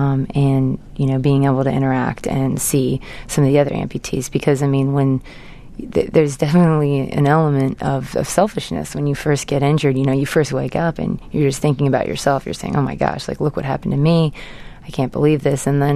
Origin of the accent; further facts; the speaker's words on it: San Diego, California, United States; I think it was the first time that I went back home to, I'm from San Diego, California, and going back and just really feeling the support from my community and my family and my friends was amazing.